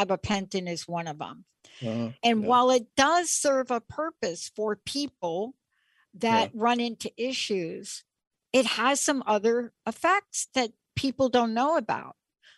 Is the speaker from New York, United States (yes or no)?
yes; New York, United States